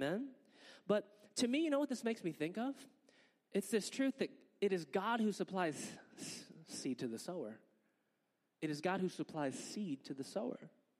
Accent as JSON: {"language": "English", "town": "Virginia Beach", "region": "Virginia", "country": "United States", "said": "For me, I came to Christ because I'm from Virginia Beach, and I used to work at this surf shop, right?"}